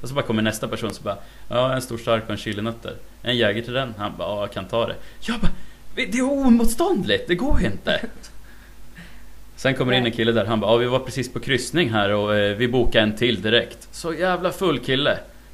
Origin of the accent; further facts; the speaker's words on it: Boxholm, Östergötland, Sweden; Men jag är från Boxholm.